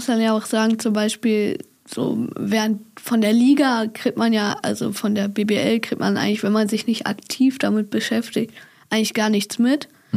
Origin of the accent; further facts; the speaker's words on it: Hamburg, Germany; ich komme ja aus Hamburg